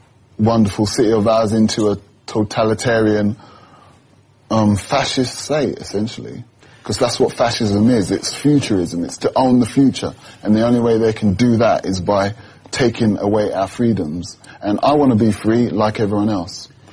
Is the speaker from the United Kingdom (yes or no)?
yes; London, United Kingdom; I'm a Londoner, so I wanted everyone to be safer.